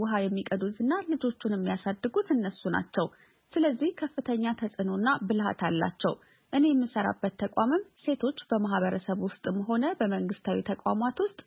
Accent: Addis Ababa, Ethiopia; ያደኩት አዲስ አበባ ውስጥ ነው፣ ግን ገና በልጅነቴ በሀገሬ መዞር በመቻሌ ትልቅ እድል ነበረኝ።

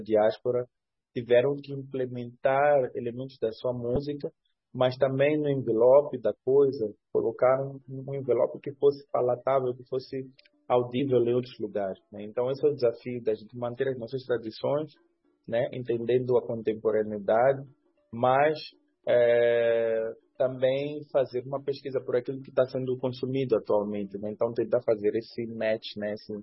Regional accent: Mozambique; now in Brazil; Saí de Moçambique em 2015, então, portanto, fazem 10 anos que eu estou aqui no Brasil

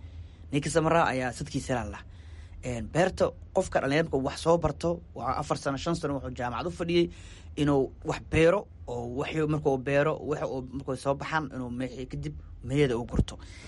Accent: Hiran, Somalia; Ani waxaan ka imaaday dhulka beeraleyda ah oo inta badan dalaga oo ka imaado oo hiiraan.

